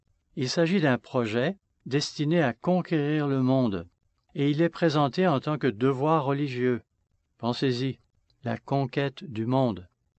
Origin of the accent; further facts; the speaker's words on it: United States; French is a second language; Nous n'avons pas oublié ce qui s'est passé chez nous aux États-Unis